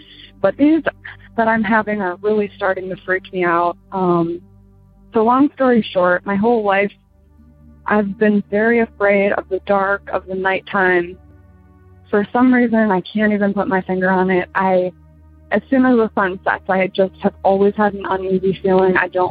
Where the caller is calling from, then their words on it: Michigan, United States; I'm calling from Michigan.